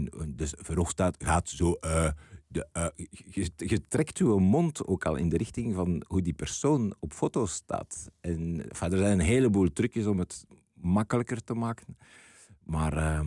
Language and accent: Dutch; Brussels, Belgium; Wanneer ik Frans spreek, ik ben opgegroeid in Brussel, dus ik kan dat wel...